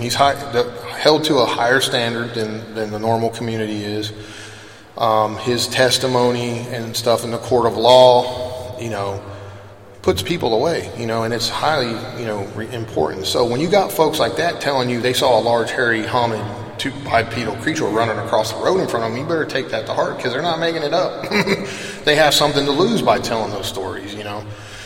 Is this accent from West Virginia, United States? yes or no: yes; Gassaway, West Virginia, United States; born there; I was born in Gassaway, West Virginia, Braxton County, just a few miles from where the incident happened.